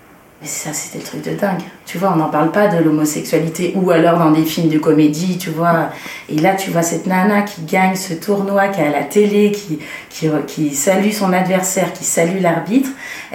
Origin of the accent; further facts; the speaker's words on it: Nouvelle-Aquitaine, France; J'ai grandi dans les Deux-Sèvres, un département dans le Poitou-Charentes, essentiellement avec ma mère